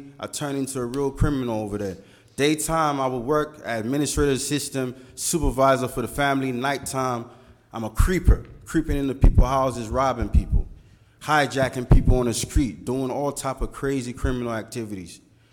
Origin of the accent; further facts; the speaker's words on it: London, United Kingdom; And this was in London. I grew up in London.